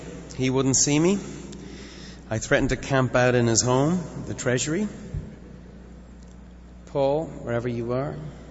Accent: Ireland; I'm a rock star. I'm Irish.

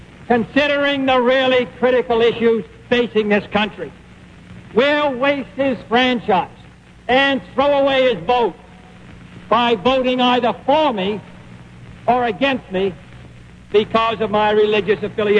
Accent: United States; my decisions on every public policy will be my own, as an American, as a Democrat, and as a free man.

